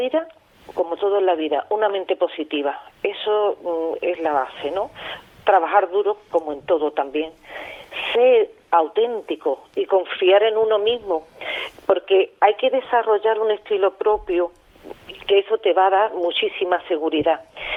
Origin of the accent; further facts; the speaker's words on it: Huelva, Andalusia, Spain; No, soy de Huelva, capital.